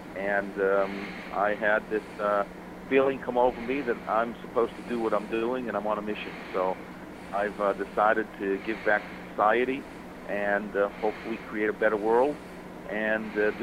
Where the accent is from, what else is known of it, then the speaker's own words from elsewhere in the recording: Boston, Massachusetts, United States; moved away as an adult; now in Florida, United States; I'm from Boston, Massachusetts, and born and brought up there. I came down to Florida somewhere around age 18.